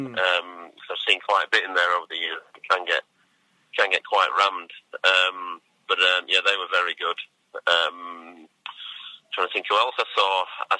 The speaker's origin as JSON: {"language": "English", "town": "Barnsley", "region": "Yorkshire and the Humber", "country": "United Kingdom", "said": "So I'm from Yorkshire, Barnsley in Yorkshire, as it happens."}